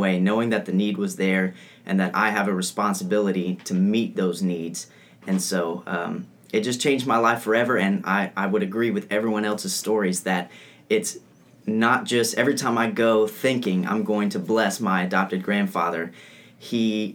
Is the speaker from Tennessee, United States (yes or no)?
yes; Cleveland, Tennessee, United States; I'm from Cleveland, Tennessee, so I've grown up around Lee University